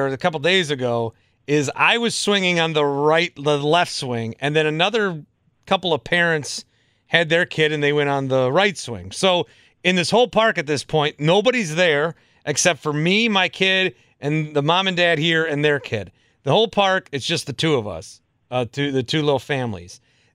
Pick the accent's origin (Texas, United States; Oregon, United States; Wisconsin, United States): Wisconsin, United States; Fond du Lac; We did a block party growing up in Fond du Lac where we had like a pig that we would roast.